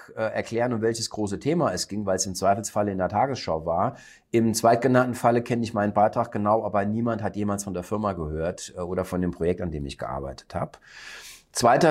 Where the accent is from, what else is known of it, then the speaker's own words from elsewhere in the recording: Lenggries, Bavaria, Germany; Also in meiner Heimat. Ich lebe ja in Oberbayern, Lenkries.